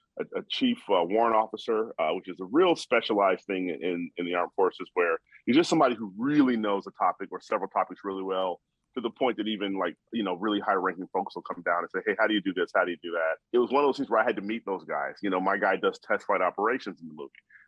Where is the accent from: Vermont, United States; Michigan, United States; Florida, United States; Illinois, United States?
Illinois, United States; Chicago; You know, I'm from Chicago.